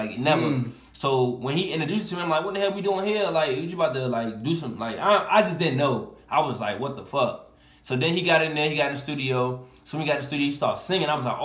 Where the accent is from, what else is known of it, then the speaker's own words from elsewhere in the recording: Newark, New Jersey, United States; I started actually rapping as a kid growing up in Jersey, because that's where I'm from, New Jersey.